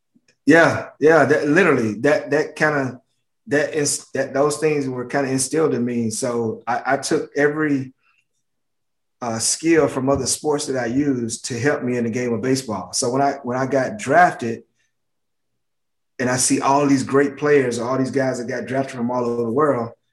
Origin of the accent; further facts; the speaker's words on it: LaGrange, Georgia, United States; I grew up with a lot of great players from where I grew up in LaGrange, Georgia